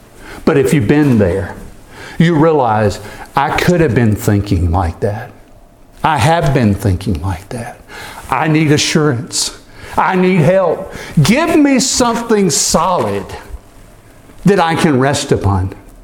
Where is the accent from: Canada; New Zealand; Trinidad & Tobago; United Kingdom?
United Kingdom; England; now in United States; I may hitch a ride with him over there just to spend some time in my home country